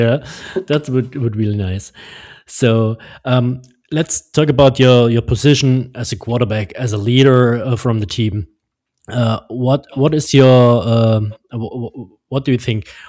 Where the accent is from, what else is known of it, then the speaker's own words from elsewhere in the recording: Saxony, Germany; English is a second language; Yeah, I knew the struggle too. We are guys from Saxony, sometimes had the same issues with the German words.